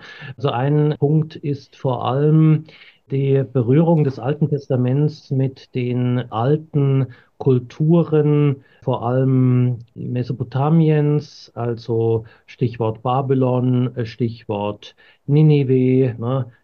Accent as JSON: {"language": "German", "region": "Bavaria", "country": "Germany", "said": "Ich komme aus Bayern, gehöre der Bayerischen Landeskirche"}